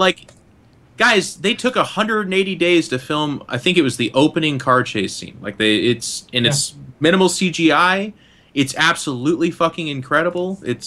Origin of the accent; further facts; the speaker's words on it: Midwest, United States; born there; I was born in the Midwest. I'm American.